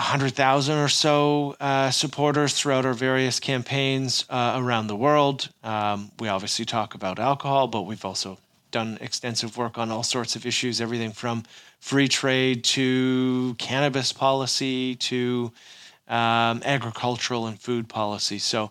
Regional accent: Ontario, Canada; So as you mentioned, I am Canadian, based in the Toronto area.

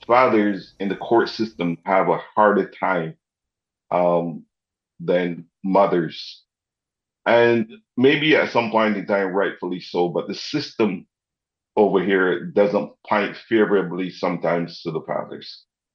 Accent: Barbados; And when we come from Barbados, it's one mentality. Up here is a different mentality.

